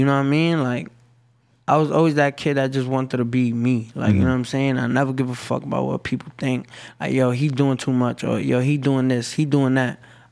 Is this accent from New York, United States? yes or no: yes; Brooklyn, New York, United States; Growing up in Bushwick is just, you know, regular street shit. Like, if you from New York, you already know how Brooklyn give it up.